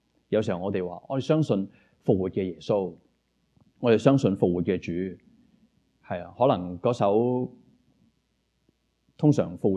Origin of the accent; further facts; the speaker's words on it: China; 可能我哋中国人都会有一句说话讲话